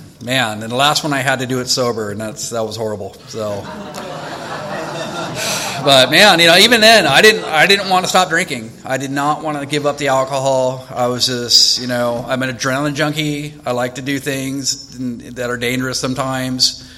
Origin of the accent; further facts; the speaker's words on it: California, United States; I was actually raised in this area. I grew up here in Dolly Gardens until junior high. So, raised in the 80s.